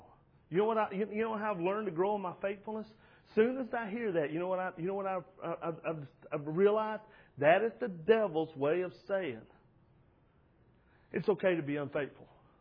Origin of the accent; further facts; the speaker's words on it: United States; And I don't like that because I'm an American and I'm free and I get to choose and all that stuff.